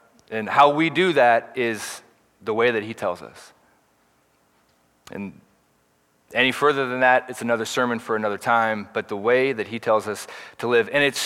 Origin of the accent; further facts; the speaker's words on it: Portland, United States; maybe it's being a millennial, maybe it's being born and raised in Portland, I'm not sure